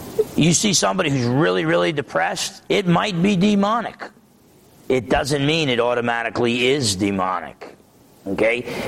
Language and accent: English; New Jersey, United States; I'm half Italian. I'm from New Jersey, okay?